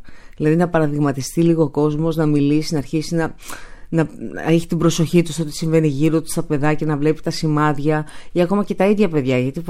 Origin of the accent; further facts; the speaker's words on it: Athens, Attica, Greece; born there; Γεννήθηκα στην Αθήνα. Ο πατέρας μου από τη μεριά ήταν πρόσφυγης από τη Μικρά Ασία, από τη Σμύρνη, από τα Βουρλά. Η μητέρα μου από την Πελοπόννησο, έχει ρίζες από Μάνη